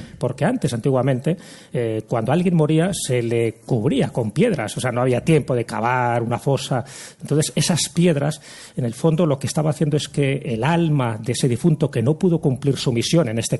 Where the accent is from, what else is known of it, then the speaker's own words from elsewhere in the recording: Castile and León, Spain; Uno en mi tierra, que sería la Cruz de Hierro de Fuencebadón.